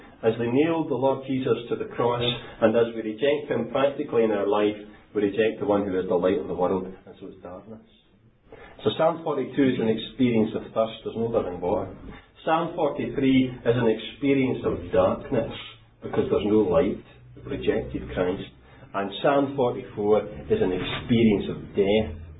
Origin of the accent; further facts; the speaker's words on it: Scotland, United Kingdom; Thanks, I'm from Scotland. I'm not going under that, you know.